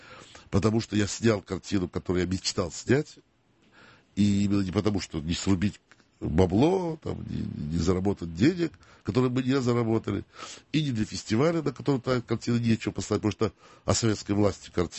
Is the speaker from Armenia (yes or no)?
no; Baku, Azerbaijan; потому что я сижу бакинец такой